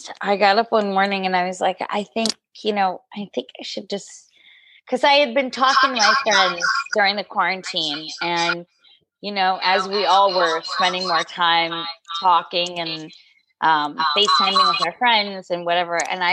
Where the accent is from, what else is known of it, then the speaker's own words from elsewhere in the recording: New York, United States; That's tough because I'm from New York, so I'm supposed to say New York